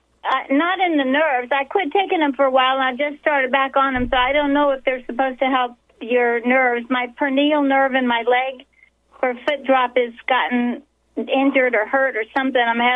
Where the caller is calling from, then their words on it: Missouri, United States